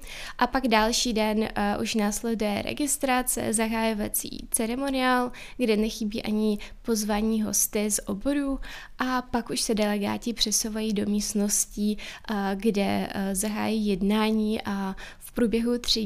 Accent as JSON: {"language": "Czech", "region": "Donbas", "country": "Ukraine", "second_language": "Czech", "moved": "yes", "said": "a taky i konflikt na Donbasu, odkud pocházím."}